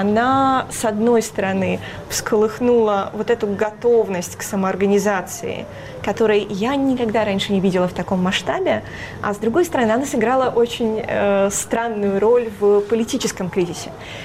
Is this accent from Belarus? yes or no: yes; Belarus; Я сама из Беларуси. Я родилась там, прожила практически всю жизнь.